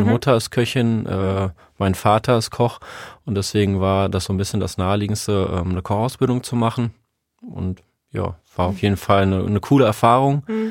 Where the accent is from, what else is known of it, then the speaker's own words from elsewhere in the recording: Germany; Genau, also ich komme eigentlich aus dem Harz, in Iserlohn meinen Meister, den Konditormeister gemacht, habe dann da meine Partnerin kennengelernt und bin der Liebe wegen ins Ruhrgebiet gezogen.